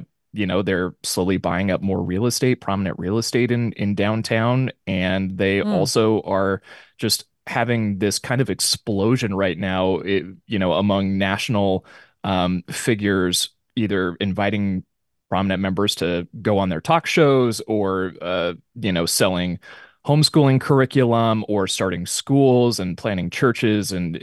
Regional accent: Lewiston, Idaho, United States; having been from Lewiston and growing up near the Palouse and attending U

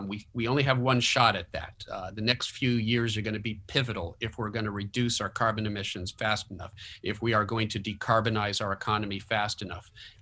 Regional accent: Massachusetts, United States; as somebody who was born and raised in Massachusetts, I have to say that was a tough one to watch

